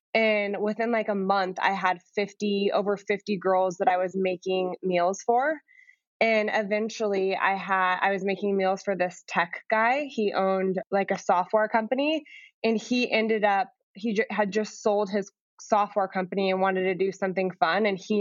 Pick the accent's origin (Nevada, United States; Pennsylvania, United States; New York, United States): Nevada, United States; Las Vegas; I was born and raised in Las Vegas.